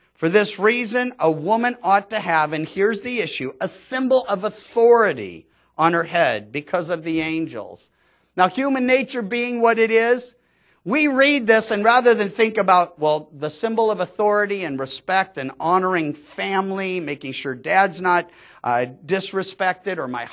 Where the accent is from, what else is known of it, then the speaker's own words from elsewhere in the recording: California, United States; Now, I come from Southern Cal, where everyone was baptized in bikinis, because that was the fashion.